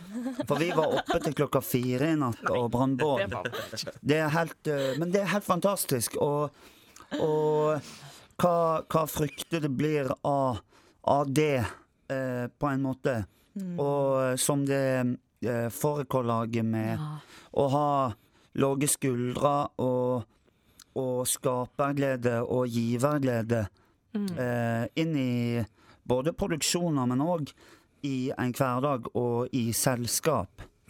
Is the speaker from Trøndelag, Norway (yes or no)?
no; Vestland, Norway; accent: Sunnfjord dialect; Jeg snakker jo i søvne på sunnfjordsk, så jeg må nok lande i min egen dialekt litt